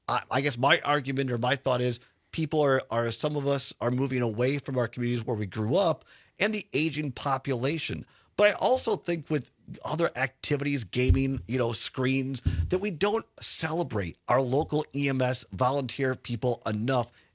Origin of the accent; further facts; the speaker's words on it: Richland Center, Wisconsin, United States; growing up in Richland Center, my uncle Basil was a volunteer firefighter for years and years and years.